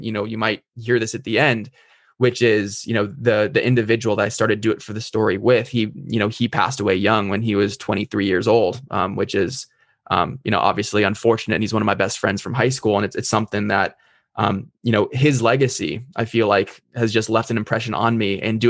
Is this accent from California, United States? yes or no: yes; California, United States; the opportunities that I had growing up in California and Orange County, which is a nice area